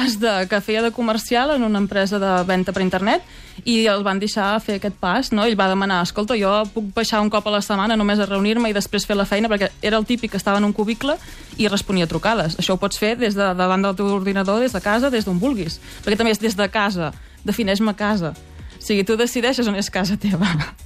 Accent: Vià, Catalonia, Spain; moved away as an adult; hem tornat a Vià, que és d'on jo sóc originària, i és un poblet del Berguedà.

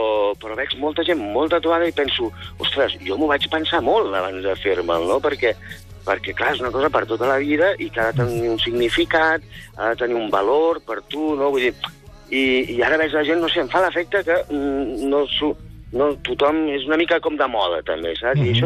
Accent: Reus, Catalonia, Spain; De fet, vinc de Reus, que és una plaça castellera, i a més és la zona tradicional, diríem, forma part de la zona tradicional on es fan castells

